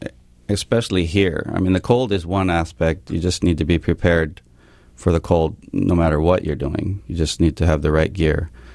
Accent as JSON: {"language": "English", "town": "Kauai", "region": "Hawaii", "country": "United States", "tie": "born or raised there", "said": "Yeah, I grew up on Kauai. My dad found a surfboard floating in the ocean."}